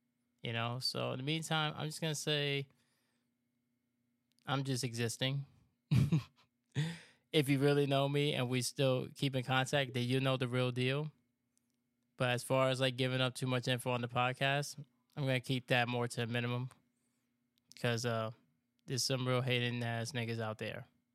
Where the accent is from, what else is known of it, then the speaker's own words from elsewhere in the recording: New York, United States; Two, I grew up in New York. That's how we talk in New York.